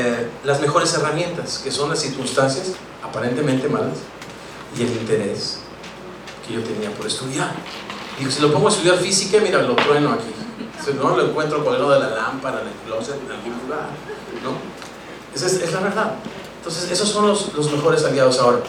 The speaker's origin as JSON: {"language": "Spanish", "town": "Ciudad Satélite", "region": "State of Mexico", "country": "Mexico", "said": "Y curiosamente … son de satélite de donde soy yo"}